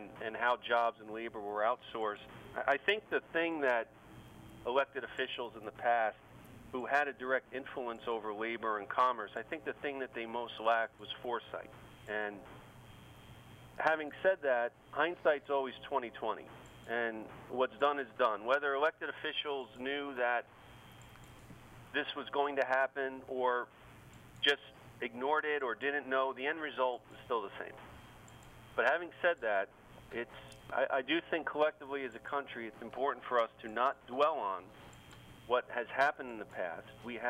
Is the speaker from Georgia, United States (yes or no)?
no; New York City, New York, United States; now in Florida, United States; As a New Yorker, I'm a native New Yorker, I live in Florida now.